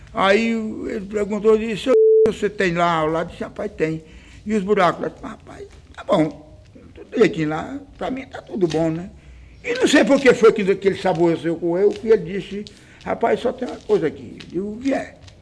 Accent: Paraíba, Brazil; o futuro meu é aqui. Eu amo a Paraíba, eu amo a minha terra, eu não gosto de lá de fora, não gosto não.

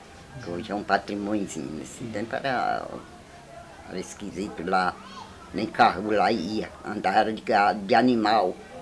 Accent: Cajazeiras, Paraíba, Brazil; Eu nasci e me criei aqui em Cajazeiras.

